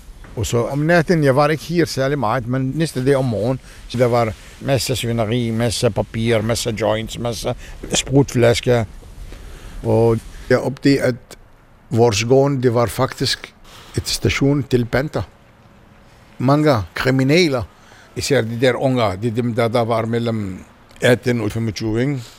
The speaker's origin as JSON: {"language": "Danish", "country": "Israel", "second_language": "Danish", "lives_now": "Denmark", "said": "Jeg bor i Hirgården. … Jeg er israeler, men jeg er palæstinenser israeler."}